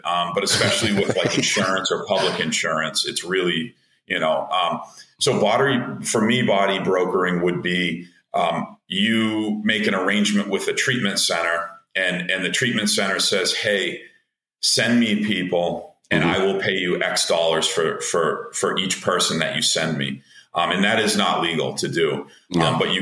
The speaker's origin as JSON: {"language": "English", "region": "New England", "country": "United States", "said": "And I'm from New England and I have children and I don't want to leave the New England area."}